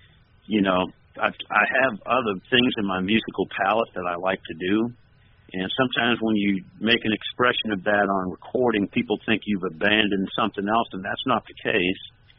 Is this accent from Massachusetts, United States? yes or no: yes; Boston, Massachusetts, United States; which is New England. I'm from the Boston area long ago.